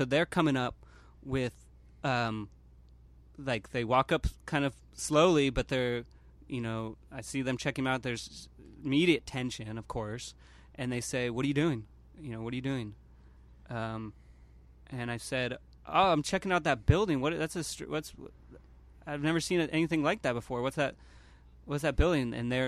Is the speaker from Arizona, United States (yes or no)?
no; California, United States; So they asked me where I'm from. I say I'm from California.